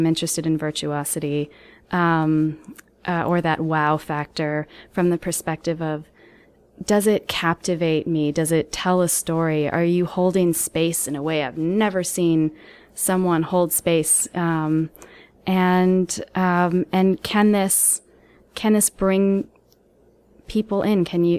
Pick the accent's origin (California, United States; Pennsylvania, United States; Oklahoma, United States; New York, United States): California, United States; Los Angeles; also born or lived in England; So I was born in Los Angeles. My whole family's English. I went back and forth between Los Angeles and a few places in England as a kid.